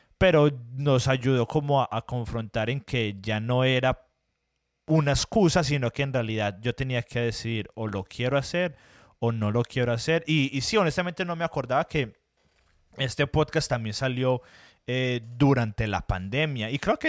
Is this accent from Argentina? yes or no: no; Colombia; soy hispano y soy colombiano